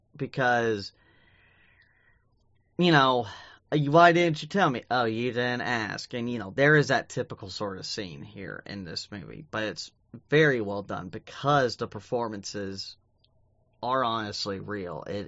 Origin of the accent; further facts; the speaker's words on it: Bible Belt, United States; Because I was raised in the Bible Belt.